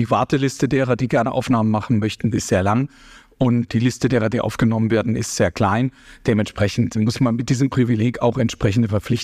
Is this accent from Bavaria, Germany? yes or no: yes; Munich, Bavaria, Germany; born there; in meiner Geburtsstadt München